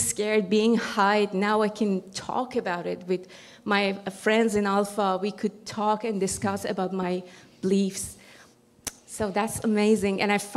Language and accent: English; Iran; Yeah. I come from Iran